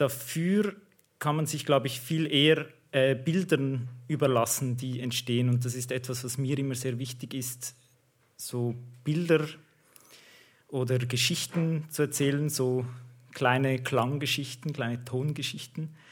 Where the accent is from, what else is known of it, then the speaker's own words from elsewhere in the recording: Obwalden, Switzerland; ich bin im Kanton Obwalden aufgewachsen. Das ist ein Bergkanton, so ein schöner See in der Mitte, umrandet von einer Bergkette. Man ist da wirklich ein bisschen umarmt von Bergen. Darum ist es auch ein bisschen so eine kleine heile Welt für sich, dieser Kanton Obwalden.